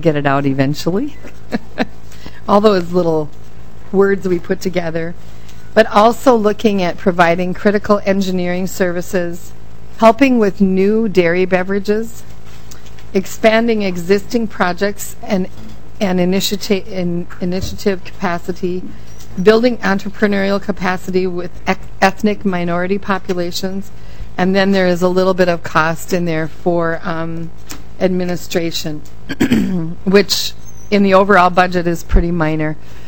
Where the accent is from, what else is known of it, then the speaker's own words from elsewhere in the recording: Crookston, Minnesota, United States; There are 3 sites in Minnesota. One is in my hometown of Crookston, also in Waseca, and then also in Marshall.